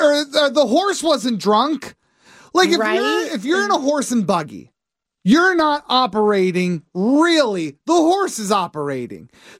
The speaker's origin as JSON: {"language": "English", "region": "Pennsylvania", "country": "United States", "tie": "born or raised there", "said": "I grew up near Amish people. I even have a former Amish person in my family."}